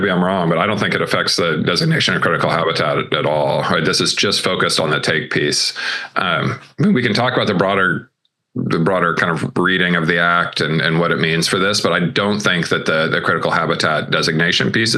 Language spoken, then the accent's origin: English; Lawrence, Kansas, United States; I grew up in Kansas and in a kind of little blue bubble city, Lawrence, Kansas, in a pretty big red state.